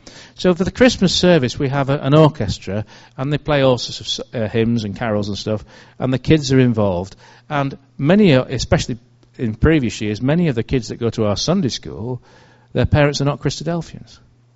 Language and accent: English; England, United Kingdom; Bearing in mind we're English.